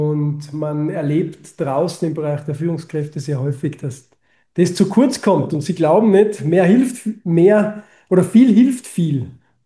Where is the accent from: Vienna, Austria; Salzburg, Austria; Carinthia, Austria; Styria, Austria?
Salzburg, Austria; Saalbach-Hinterglemm; bin da mit 14 Jahren von zu Hause weg, also ich komme ursprünglich aus Saalbach-Hinterglemm, aus einem Skimassentourismusdorf.